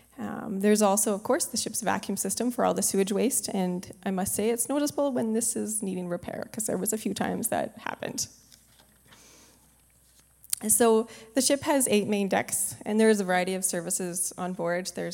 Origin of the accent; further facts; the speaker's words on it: Canada; I'm Canadian